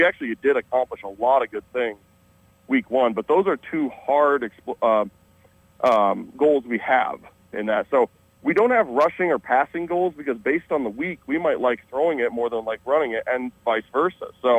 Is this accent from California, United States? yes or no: no; South Dakota, United States; I'm from West River originally.